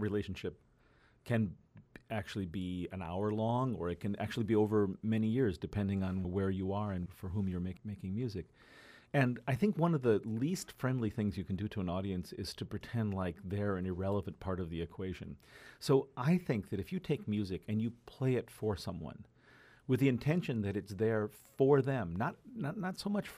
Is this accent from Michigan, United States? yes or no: no; Iowa, United States; I mean, I grew up in Iowa. I mean, there weren't instruments native to that area.